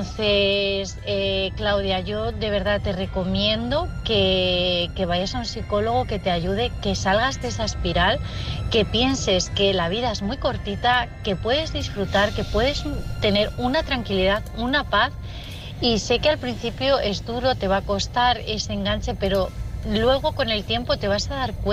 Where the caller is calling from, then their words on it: Madrid, Community of Madrid, Spain; de Madrid.